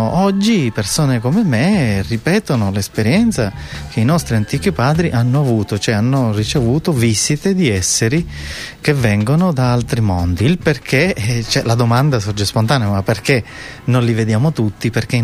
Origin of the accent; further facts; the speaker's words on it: Sicily, Italy; io sono nato in Sicilia, sono siciliano